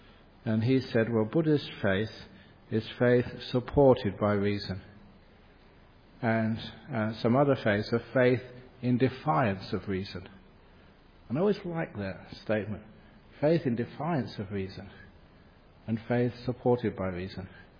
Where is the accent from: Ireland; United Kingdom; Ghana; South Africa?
United Kingdom; England; I know I came from England